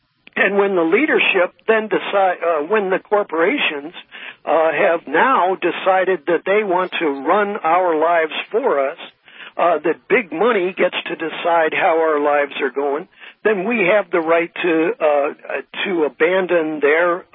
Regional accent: Missouri, United States; I come from Missouri, I remember I had a lot of friends that were truckers.

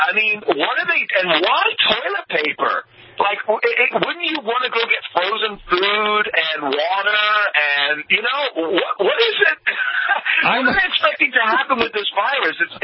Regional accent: England, United Kingdom; I'm an Englishman. I was born in England.

